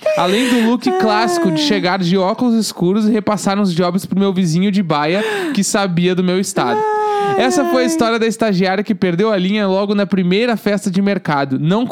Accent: Rio Grande do Sul, Brazil; Mas ao contrário dele, sempre morei em cidades do interior do estado.

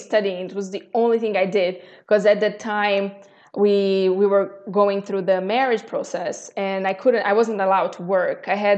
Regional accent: Brazil; English is a second language; moved away as an adult; now in Geneva, Switzerland; So I'm Brazilian. And I was born and raised in Brazil. And I came to Switzerland because my husband is Swiss, and we met while we were both studying in California. That was back in 2013

